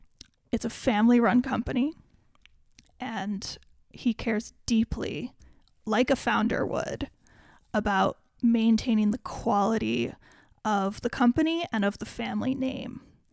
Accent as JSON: {"language": "English", "country": "United States", "said": "But I, as an American, am used to the US being like number one market for most companies."}